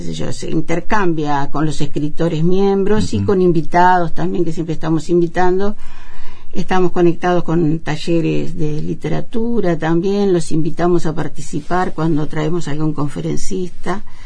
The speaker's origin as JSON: {"language": "Spanish", "town": "Nuevo Berlín", "region": "Río Negro", "country": "Uruguay", "tie": "born there", "said": "es entrañable para mí Río Negro porque es donde yo nací. Fíjate que Nueva Berlín, Yun, para mí significan mucho. Lo que pasa es que luego, en los avatares de la vida activa, como siempre, terminamos todos en Montevideo."}